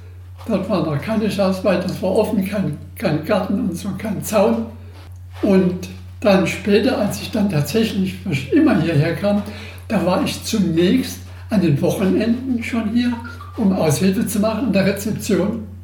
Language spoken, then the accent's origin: German; Dresden, Saxony, Germany; denn ich stamme hier aus Dresden.